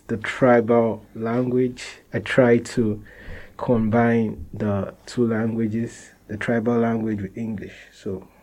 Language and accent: English; Nigeria; English is a second language; now in Padua, Italy; I am Nigerian and I am from the Igbo tribe in Nigeria. I live in Padua, Italy